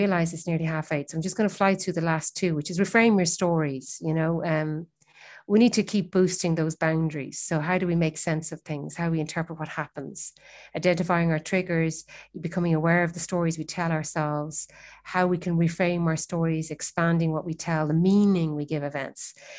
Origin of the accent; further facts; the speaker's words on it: Ireland; It's something we don't often talk about, maybe as Irish people.